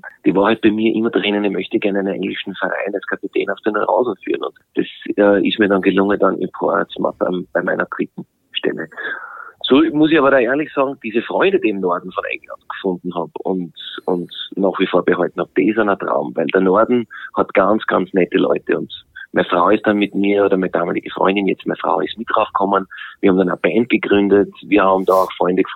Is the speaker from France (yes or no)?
no; Austria